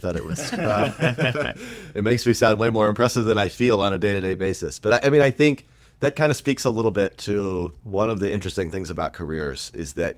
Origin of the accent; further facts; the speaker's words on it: Knoxville, Tennessee, United States; And I grew up in Knoxville, Tennessee, but I went to summer camp in the Pisgah National Forest.